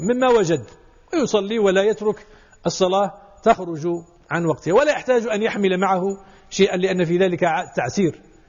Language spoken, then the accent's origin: Arabic; Morocco; أنا سمعت مرة فقيه يقول عندنا في المغرب، ولا في المغرب ما فيش